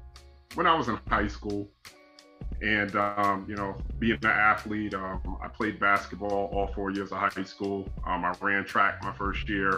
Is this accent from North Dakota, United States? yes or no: no; Irvington, New Jersey, United States; also born or lived in Newark / Orange / East Orange; I am from New Jersey. I was born in Newark, New Jersey, and I was actually raised all throughout Essex County, mainly Irvington, lived in Orange for a time, lived in East Orange